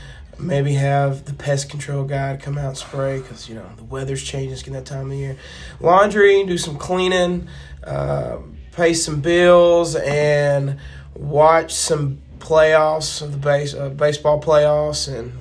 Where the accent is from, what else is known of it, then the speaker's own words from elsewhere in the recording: Kentucky, United States; So it's interesting because I'm a Kentucky guy. I'm from Kentucky.